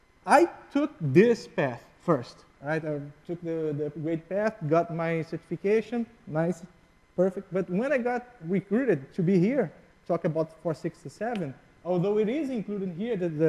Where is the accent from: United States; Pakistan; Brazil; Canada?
Brazil; first language Portuguese; English is a second language; Oh, sorry. I'm from Brazil, just spoke in Portuguese.